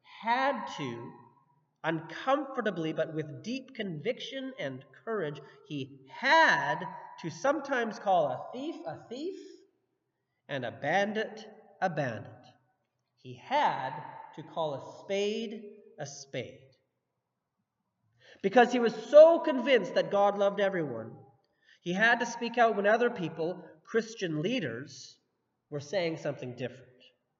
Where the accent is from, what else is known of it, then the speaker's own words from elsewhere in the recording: Canada; partly because we're Canadian.